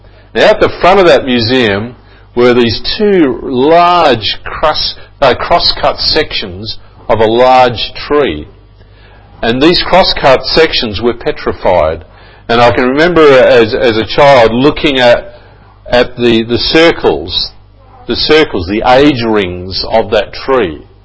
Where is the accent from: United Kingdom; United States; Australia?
Australia; Adelaide, South Australia; When I was a boy growing up in Adelaide